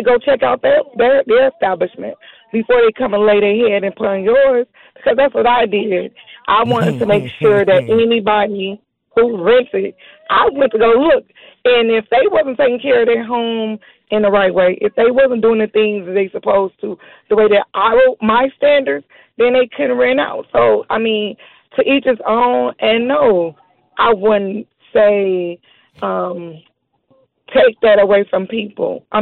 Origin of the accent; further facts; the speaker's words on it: Chicago, Illinois, United States; I'm from Chicago.